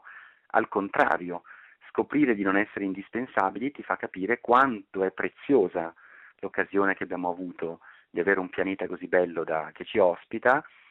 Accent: Bergamo, Lombardy, Italy; Io abito a Bergamo, sono bergamasco, anche se lavoro all'Università di Padova

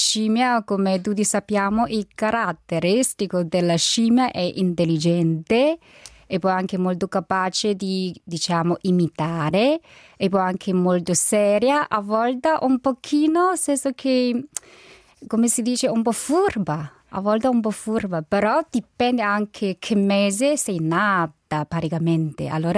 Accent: China; Italian is a second language; prima di tutto sono cinese, quindi sono cresciuto in quell'ambiente.

